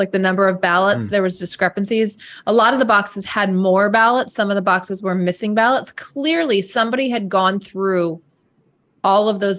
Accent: Arizona, United States; Arizona's my home state. I grew up there. I went to high school and college there.

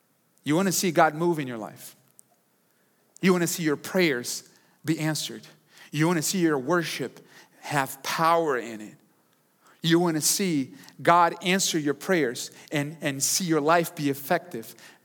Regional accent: New York, United States; we are from New York and Northeast and we don't play around, right?

